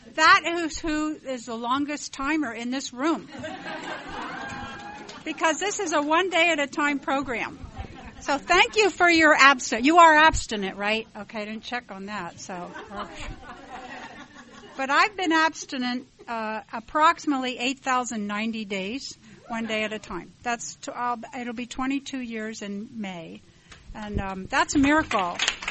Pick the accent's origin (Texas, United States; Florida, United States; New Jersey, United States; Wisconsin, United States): Florida, United States; Titusville; Hi, I'm from Titusville, Florida, and I've been in OA since May 15th, 1993